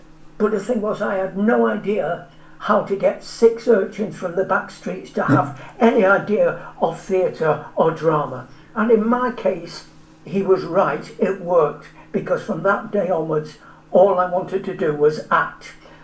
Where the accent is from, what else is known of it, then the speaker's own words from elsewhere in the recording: Ireland; because at the time, just after the war, being Irish was no fun.